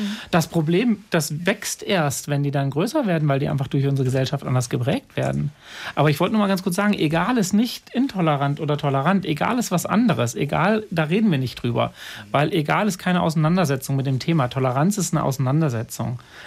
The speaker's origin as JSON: {"language": "German", "region": "Rhön", "country": "Germany", "said": "also ich komme ja aus der Rhön"}